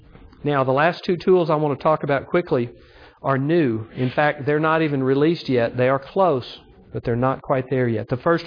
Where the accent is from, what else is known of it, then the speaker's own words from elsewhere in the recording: Texas, United States; I have to be careful. I'm from Texas, so that sometimes, you know, that's a different language.